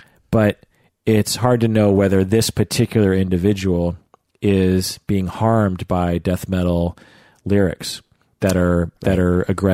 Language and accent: English; United States; Now, I grew up in the United States, and I'm terrible.